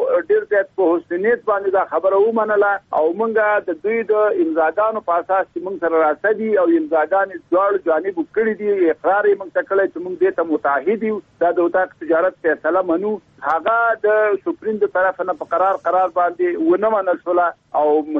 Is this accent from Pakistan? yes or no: no; Afghanistan; زه افغان یم، تجار یم، راغلی یم، جواز درم، تاله مالیه در کوم، محصول در کوم.